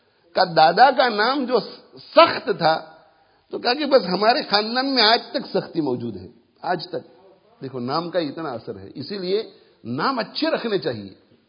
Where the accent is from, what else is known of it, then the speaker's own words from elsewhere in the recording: England, United Kingdom; also born or lived in India; اب میں انگلینڈ میں بڑا ہوا لیکن 10 سال کی عمر تک انڈیا میں رہا